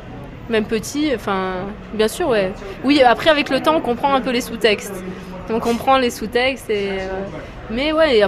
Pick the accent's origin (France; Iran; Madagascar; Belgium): France; Marseille, Provence-Alpes-Côte d'Azur; J'ai grandi à Marseille, dans les quartiers nord, plus précisément dans le quartier des Oliviers, aux Oliviers E. Donc j'habitais au bâtiment E1. Et voilà, entourée de tours HLM et de toutes les couleurs